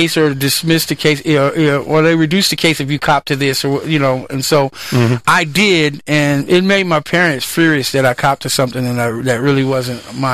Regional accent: East Palo Alto, California, United States; I was raised in East Palo Alto, basically living on my parents' property on Green Street.

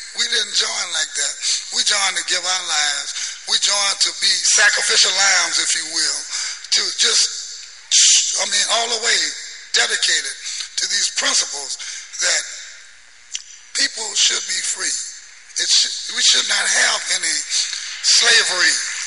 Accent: Louisiana, United States; I'm from Louisiana.

